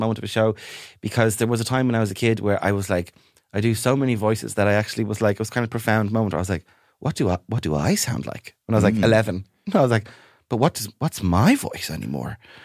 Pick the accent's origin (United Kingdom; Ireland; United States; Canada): Ireland; Dublin, Leinster; And I was like, "No, I have literally Dublin for generations. Like, my parents are Dublin, their parents are Dublin, and I'm nearly 100% sure their parents are Dublin."